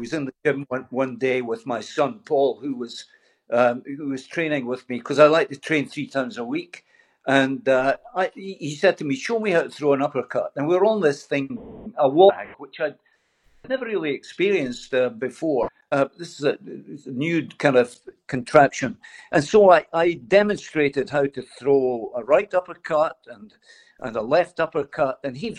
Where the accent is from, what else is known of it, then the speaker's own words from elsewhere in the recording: Dundee, Scotland, United Kingdom; I'm from Dundee originally